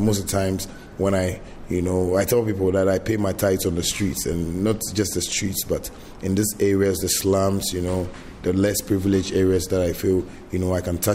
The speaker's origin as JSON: {"language": "English", "town": "Accra", "region": "Greater Accra", "country": "Ghana", "tie": "born or raised there", "said": "I grew up in Nima, and that's where I started"}